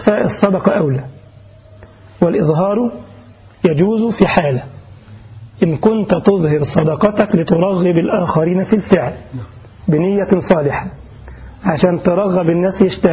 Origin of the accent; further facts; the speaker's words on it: Egypt; ما في مثل عندنا في مصر يقول لك إيه؟